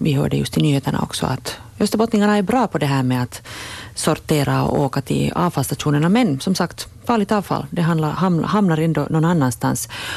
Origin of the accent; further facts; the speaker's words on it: Ostrobothnia, Finland; För samtidigt som vi österbottningar är flitiga på att åka till återvinningsstationerna